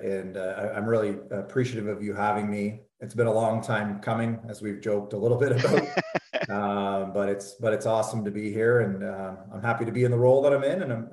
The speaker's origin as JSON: {"language": "English", "town": "Sarnia", "region": "Ontario", "country": "Canada", "tie": "born or raised there", "said": "because I grew up in Sarnia and played minor hockey there."}